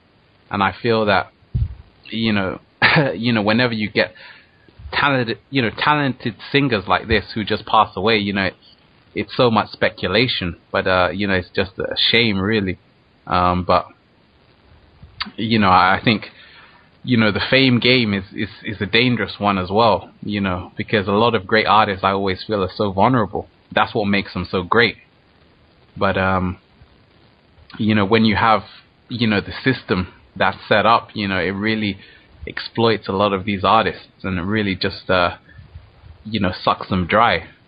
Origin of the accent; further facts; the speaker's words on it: London, United Kingdom; Infinite Waters Radio, and we're from London, crossing over the ocean to New York.